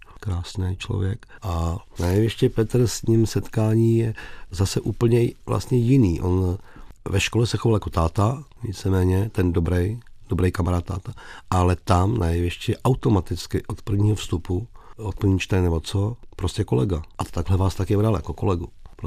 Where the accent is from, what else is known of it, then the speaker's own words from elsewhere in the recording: Sobotka, Hradec Králové Region, Czechia; Protože jsme z vesnice, ze Sobotky, z městečka